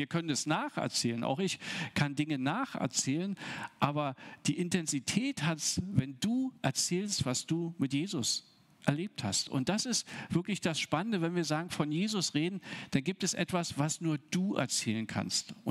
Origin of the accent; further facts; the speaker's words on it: Brandenburg an der Havel, Brandenburg, Germany; in Brandenburg, da wo ich herkomme, Brandenburg an der Havel, im ganzen Land Brandenburg